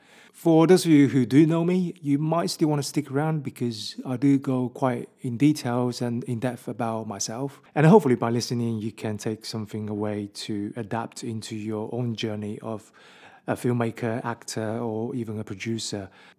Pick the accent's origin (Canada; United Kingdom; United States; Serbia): United Kingdom; Birmingham, West Midlands; I found a job as a marketing manager in London because I came from Birmingham in the UK.